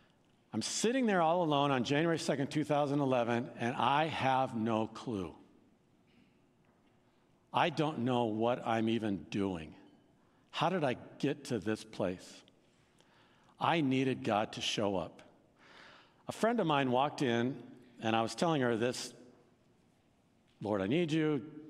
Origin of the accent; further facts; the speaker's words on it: Boone, Iowa, United States; This group, the Lowell Lundstrom Crusade, came to my hometown, Boone, Iowa, to the high school.